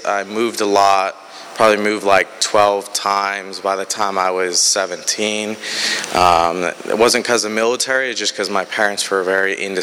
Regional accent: Wisconsin, United States; born there; I was born in Wisconsin, and I grew up with two parents who didn't have any issues with substances

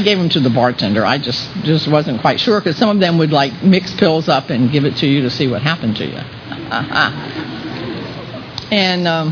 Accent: Lakeland, Florida, United States; I'm from Lakeland, but I got sober in Tampa.

